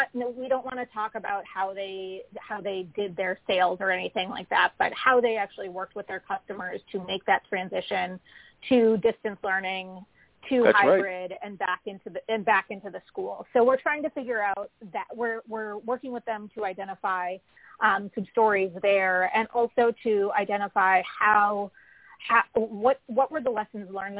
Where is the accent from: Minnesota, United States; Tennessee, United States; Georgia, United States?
Minnesota, United States; I grew up in Minnesota. We had a lot of snow days.